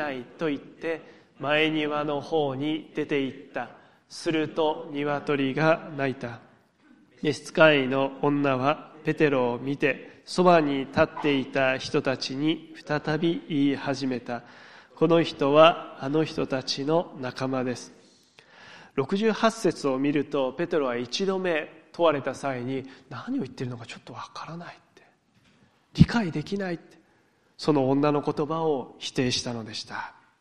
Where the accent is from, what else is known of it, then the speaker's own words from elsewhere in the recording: Fukushima, Japan; いや福島から来たんですよっていう話をしたら